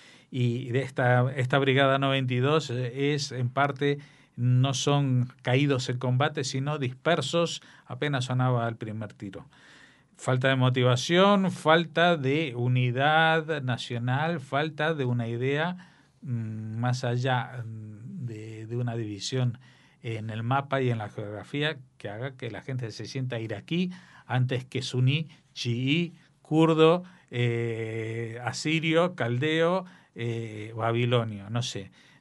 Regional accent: Argentina; como se dice en mi tierra, en la Argentina

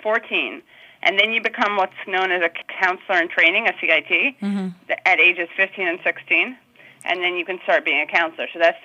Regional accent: New York City, New York, United States; I'm from the Upper West Side in New York City and a very Jewish neighborhood.

